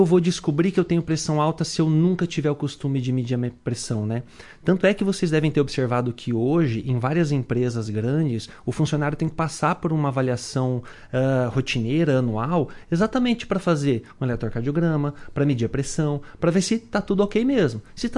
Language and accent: Portuguese; Mato Grosso, Brazil; Porque eu que morei a vida inteira no Mato Grosso, ouvi a vida inteira … também, né?